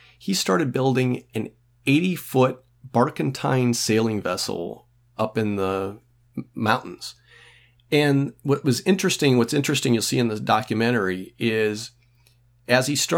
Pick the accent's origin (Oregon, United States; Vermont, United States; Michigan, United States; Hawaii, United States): Michigan, United States; I grew up in Michigan, and we always went to the local sailboat shows.